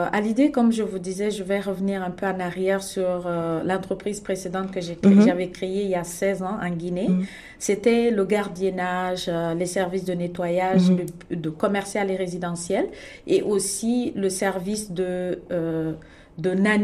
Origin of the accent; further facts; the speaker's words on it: Canada; also born or lived in Montreal, Canada / Toronto, Canada; moi je suis canadienne, je dirais canadienne d'origine guinéenne. Je suis au Canada, ça fait un peu plus de 10 ans, 10 ans et demi.